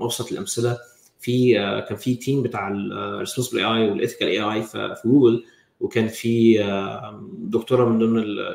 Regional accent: Egypt; احنا يعني كمصريين كعرب كمسلمين

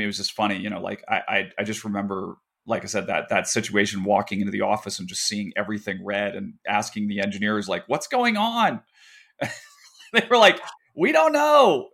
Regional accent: Colorado, United States; Well, I was lucky that I grew up in Colorado

